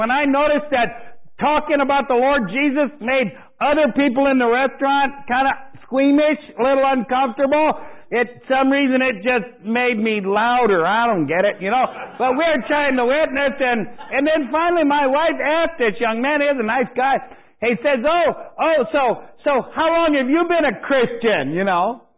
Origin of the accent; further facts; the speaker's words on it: Lawrenceburg, Tennessee, United States; born there; Now, I was born on February 10th, 1953, they called it a hospital. It was just about five rooms in Lawrenceburg, Tennessee.